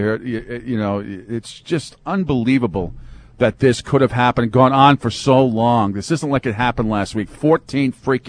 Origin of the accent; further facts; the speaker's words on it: Northeast, United States; because growing up in the Northeast, besides Boston College